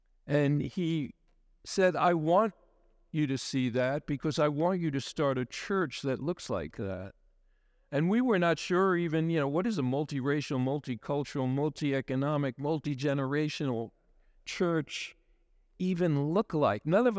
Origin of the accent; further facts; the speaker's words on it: New York, United States; driving through where I grew up in New York, in Long Island there